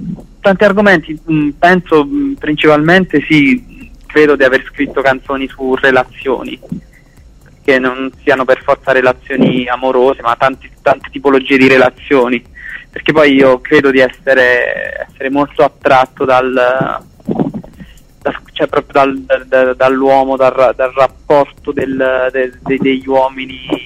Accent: Molise, Italy; dalle parti mie, io sono molisano

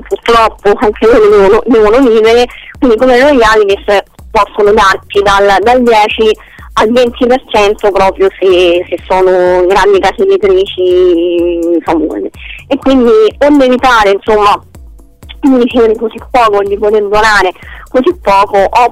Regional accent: Rome, Lazio, Italy; io come sai sono di Roma

